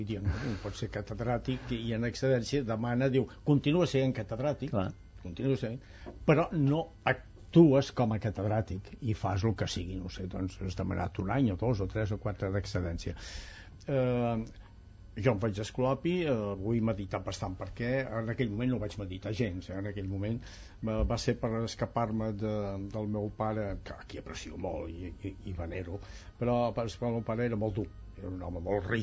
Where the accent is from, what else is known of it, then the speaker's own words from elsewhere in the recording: Alforja, Catalonia, Spain; I després dels 3 anys de la Guerra Civil els passo amb un mas allunyat fins i tot del poble d'Alforja, que és el meu poble